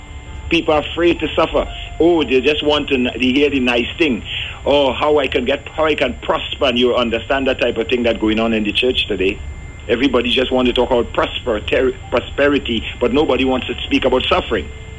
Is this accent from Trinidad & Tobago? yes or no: yes; Rio Claro, Trinidad & Tobago; because I came from Rio Claro.